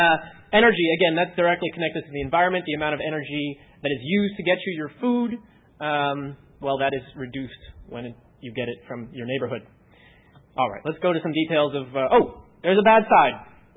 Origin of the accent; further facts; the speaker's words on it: Newark, New Jersey, United States; born there; In a lot of cities, in the city I was born in Newark, it's depending on where you live, it's hard to get access to good food.